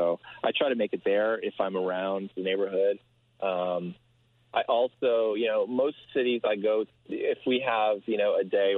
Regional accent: Canada; I'm French Canadian

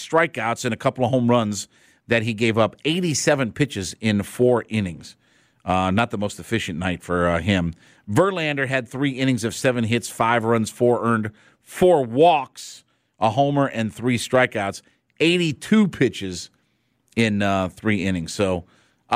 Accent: Ohio, United States; I was a Penguins fan only because I'm from Northeast Ohio. We didn't have a professional hockey team.

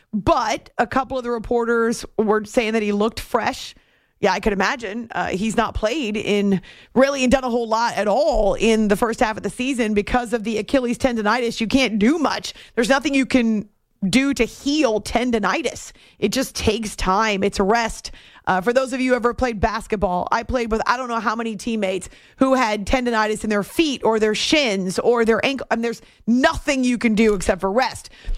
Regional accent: New England, United States; I actually never talked like that when I grew up in New England, but I did use the wicked a ton. People often ask me, how can you be from New England without the accent?

